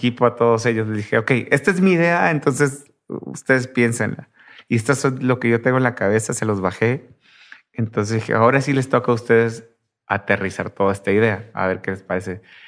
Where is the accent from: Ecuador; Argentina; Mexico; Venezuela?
Mexico; Tijuana, Baja California; yo soy de Tijuana.